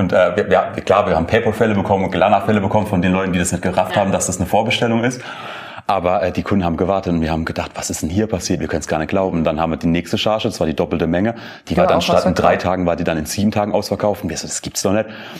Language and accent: German; Landau, Rhineland-Palatinate, Germany; Wir kommen aus Landau, aus der Pfalz. Ja. Es ist eine schöne Region, lebenswert ohne Ende.